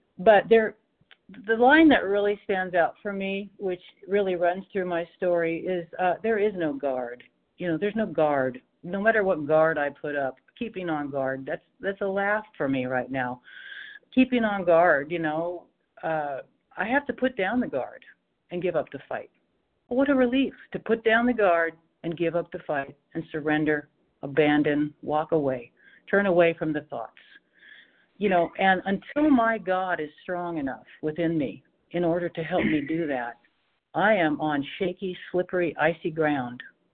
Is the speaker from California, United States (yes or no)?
no; Washington, United States; I'm from Washington State, by the way.